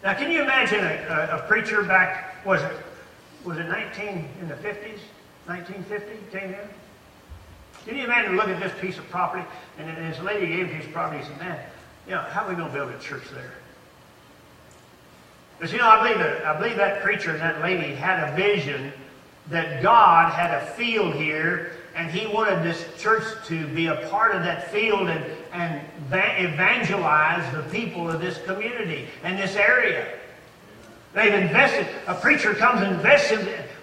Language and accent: English; Texas, United States; also born or lived in Louisiana; See, I grew up in Texas, and we had what they call shinry brush or mesquite bushes.